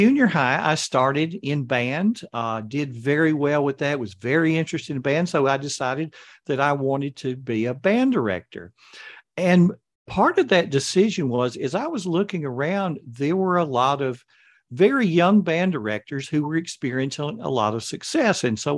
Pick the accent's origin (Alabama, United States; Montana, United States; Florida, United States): Alabama, United States; I'm in the United States. I'm from Alabama, so it's the Deep South